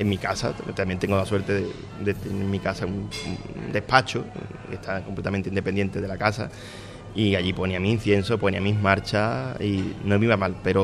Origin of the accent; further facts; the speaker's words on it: Lebrija, Andalusia, Spain; Lebrija es mi tierra, y que te va a decir un lebrijano de su tierra.